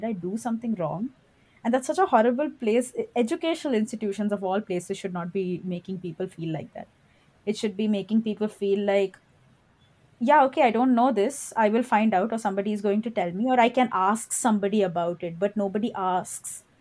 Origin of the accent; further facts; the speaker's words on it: South India, India; because I'm South Indian and I will not do that again.